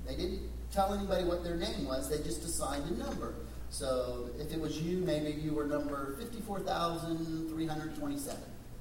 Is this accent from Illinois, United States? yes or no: no; Texas, United States; I grew up in West Texas, and my grandfather had a ranch, and average 13, 15 inches of rainfall a year.